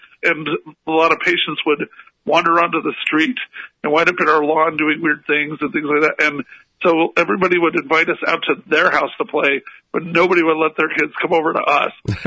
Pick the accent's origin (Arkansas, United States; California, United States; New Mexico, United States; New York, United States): Arkansas, United States; Little Rock; basically I am a lifelong Catholic and always was. I grew up in Little Rock, Arkansas